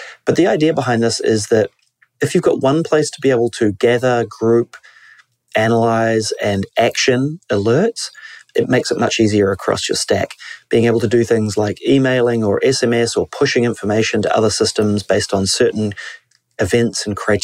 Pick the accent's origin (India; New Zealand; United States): New Zealand; He's an analyst from New Zealand, my home country.